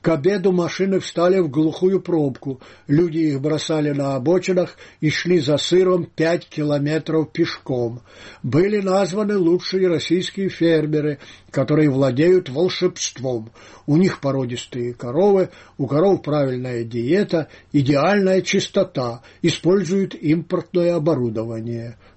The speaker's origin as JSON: {"language": "Russian", "region": "Donbas", "country": "Ukraine", "tie": "born or raised there", "said": "Я выросла на Донбассе, поэтому имею право сказать то, что скажу. Донбасс – родная мне земля."}